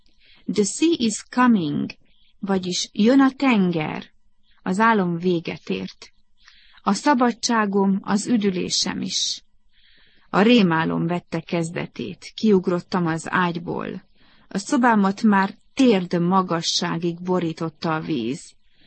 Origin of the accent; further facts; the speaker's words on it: Israel; Pontosan úgy, mint nálunk otthon Izraelben, egy nagyobb terrorakció után.